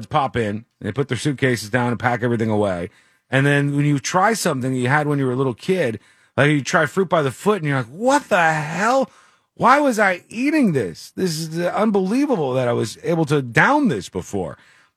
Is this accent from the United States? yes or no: yes; Florida, United States; I'm from Florida, and I live in Texas